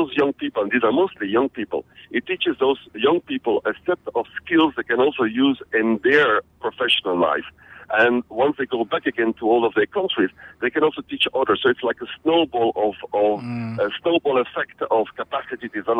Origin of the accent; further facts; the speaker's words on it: Belgium; moved away; Well, where I'm from is simple. I'm originally from Belgium, but I left Belgium back in 94.